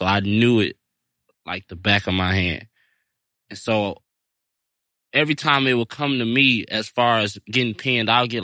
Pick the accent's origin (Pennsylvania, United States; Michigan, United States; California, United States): Michigan, United States; Detroit; I was a farmer, and I'm from Detroit, and I'm a farmer